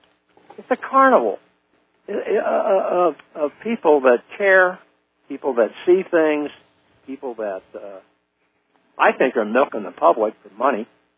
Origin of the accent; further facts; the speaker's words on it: San Diego, California, United States; I grew up in San Diego in the 40s and early 50s, and I had George Adamski coming down to Palomar.